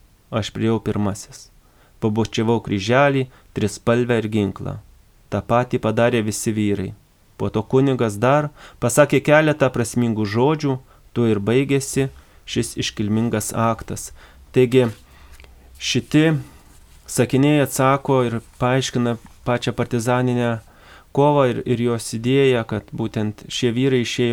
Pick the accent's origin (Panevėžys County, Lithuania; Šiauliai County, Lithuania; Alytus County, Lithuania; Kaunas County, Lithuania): Alytus County, Lithuania; Mano tėviškai netoli vyko garsus Kalniškės mūšis